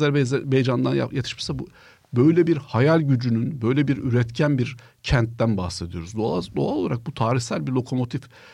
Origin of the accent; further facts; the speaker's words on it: Erzincan, Turkey; Ben Erzincan'da büyüdüm. Erzincan'da kışlar çok soğuk.